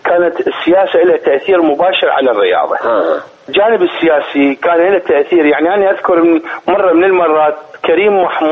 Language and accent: Arabic; Iraq; moved away as an adult; طلعت من 80 من العراق، عمري 22 سنه 21 سنه